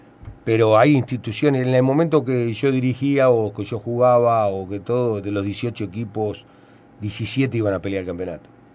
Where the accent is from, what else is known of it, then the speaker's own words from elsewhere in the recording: Uruguay; ¿Somos uruguayos? Sí. Somos uruguayos y queremos ganar a todos